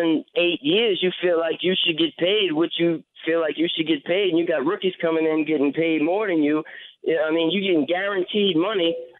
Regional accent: Louisiana, United States; growing up in Louisiana, all the linebackers that come through LSU, and this kid's accolades just speak for themselves.

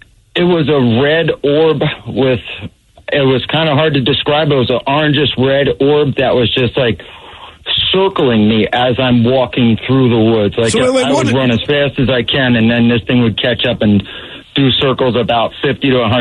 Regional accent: New Jersey, United States; I grew up in the Pine Barrens in New Jersey, so.

